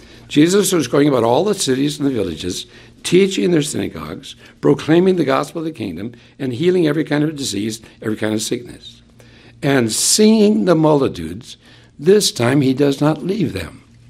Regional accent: Hinckley, Minnesota, United States; You may remember I grew up in Hinckley, Minnesota, where the men are men and pansies are flowers. And the women are slightly above average. That's where I grew up.

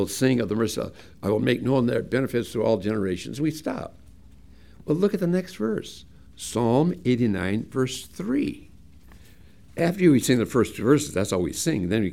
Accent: Hinckley, Minnesota, United States; If you like my saying, I'm from Hinckley, Minnesota, and I don't know a person that's come out of Hinckley, Minnesota

